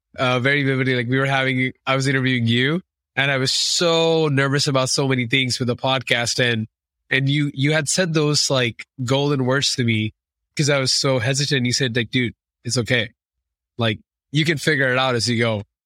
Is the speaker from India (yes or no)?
yes; India; I'm originally from India.